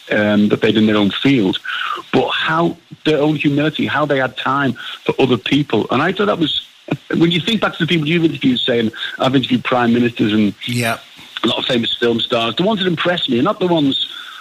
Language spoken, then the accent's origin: English; Liverpool, North West England, United Kingdom; And I'm from Liverpool, and you may be able to tell